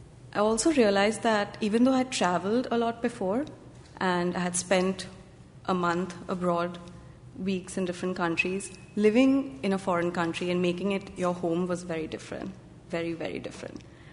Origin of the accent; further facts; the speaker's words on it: Mumbai, Maharashtra, India; now in United States; When I decided to move to America, thank you. I thought it'll be an easy transition because I grew up in Mumbai, which is a cosmopolitan town.